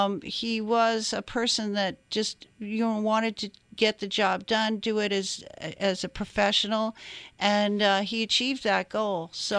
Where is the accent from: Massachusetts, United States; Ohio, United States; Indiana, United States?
Massachusetts, United States; Marblehead; and actually I grew up in Marblehead, so in Marblehead, Mass.